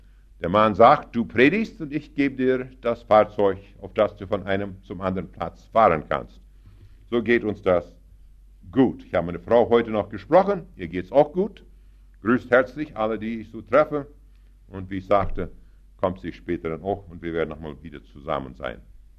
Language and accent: German; Canada; Ich sage, ich komme aus Kanada